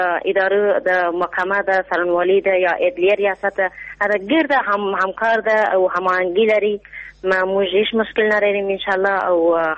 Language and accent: Pashto; Ghor, Afghanistan; now in Kandahar, Afghanistan; زما اصلي ځای د غور ولایت څخه ده